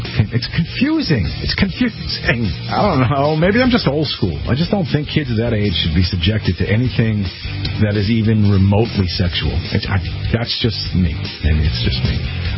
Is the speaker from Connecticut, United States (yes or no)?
yes; Connecticut, United States; The fifth is California, Michigan, followed by my home state of Connecticut, Florida is second, and New York ranked last again.